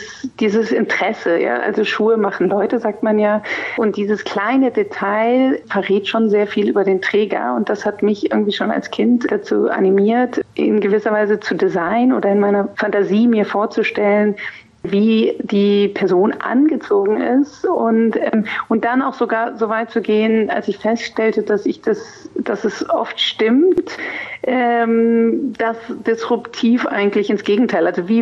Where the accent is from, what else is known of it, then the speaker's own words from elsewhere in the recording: Germany; eine tolle Chance, in meinem Heimatland quasi arbeiten zu können in diesem Bereich